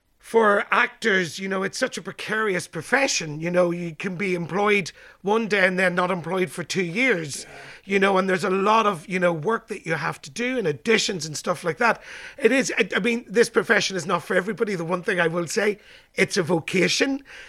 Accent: Donaghmore, Northern Ireland, United Kingdom; Well, I was born in 1971 in Donoghmore, County Tyrone, the height of the Irish Troubles, and grew up there.

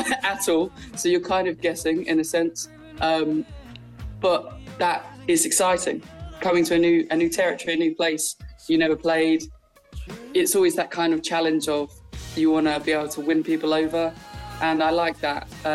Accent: England, United Kingdom; Ooh, I mean, probably as little as most English people, unfortunately.

